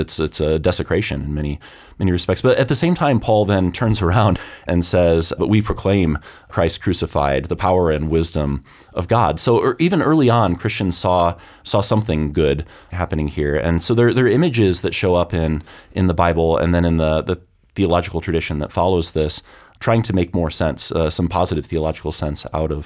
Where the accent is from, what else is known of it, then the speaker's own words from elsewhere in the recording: Iowa, United States; so I grew up in Iowa in the Midwest, it's the land of fish fries.